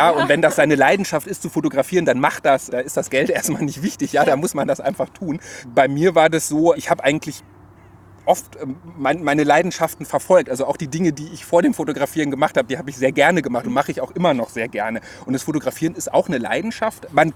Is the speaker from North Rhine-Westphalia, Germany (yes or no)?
yes; Cologne, North Rhine-Westphalia, Germany; Wir sind hier ganz nah an meiner Heimat in Köln-Poll, wo ich auch wohne.